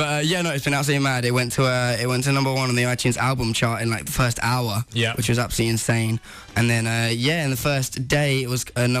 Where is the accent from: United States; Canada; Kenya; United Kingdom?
United Kingdom; Brighton, South East England; I'm going to Bristol, Brighton, my hometown.